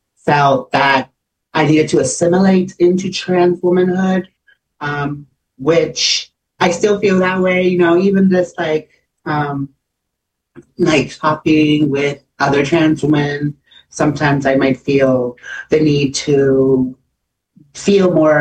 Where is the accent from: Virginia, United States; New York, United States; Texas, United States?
Virginia, United States; I grew up in Virginia, and I've been living in this area all my life.